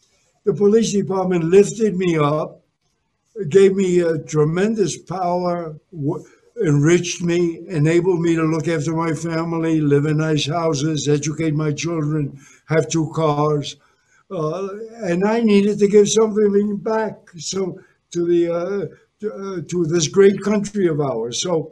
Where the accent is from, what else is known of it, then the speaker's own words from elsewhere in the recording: Spain; now in United States; But we came from Spain, December 22, 1937, struggled tremendously, experienced real grinding poverty, and this country lifted me up, educated and enriched me, and made me comfortable.